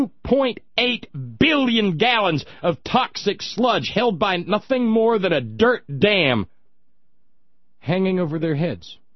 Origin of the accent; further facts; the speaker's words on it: Appalachia, United States; I'm a hillbilly. I'm an Appalachian. I'm an Appalachian American.